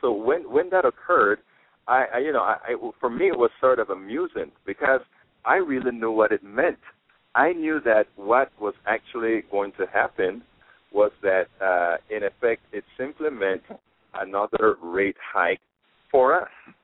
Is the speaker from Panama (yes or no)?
yes; Panama; I am from what folks like to call a third world country. I'm from Panama, Central America.